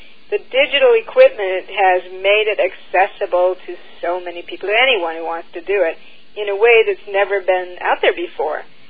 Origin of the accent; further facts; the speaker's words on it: Ann Arbor, Michigan, United States; I'm from Ann Arbor.